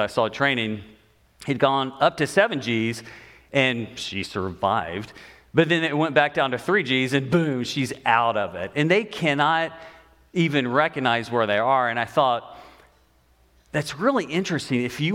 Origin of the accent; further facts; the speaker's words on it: Memphis, Tennessee, United States; now in California, United States; I grew up initially in Memphis, spent a lot of my adult life overseas as a missionary.